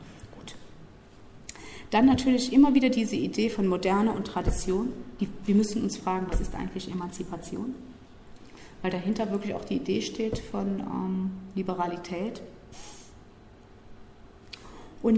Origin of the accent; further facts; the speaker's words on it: Rhineland, Germany; accent: Rhenish; Ich habe so ein bisschen rheinischen Dialekt, das ist in Ordnung.